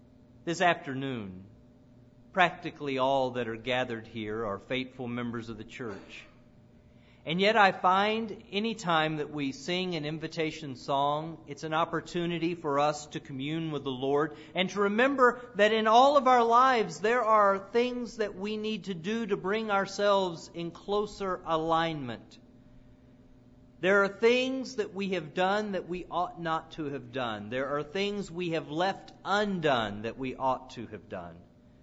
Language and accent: English; Nashville, Tennessee, United States; Growing up in Nashville, the preacher I listened to Sunday after Sunday was Jim Bill McIntyre.